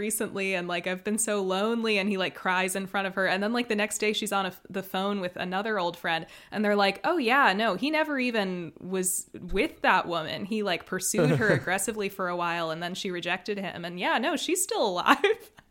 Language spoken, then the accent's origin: English; Minnesota, United States; I'm a Minnesotan and it's like the one famous Minnesota movie.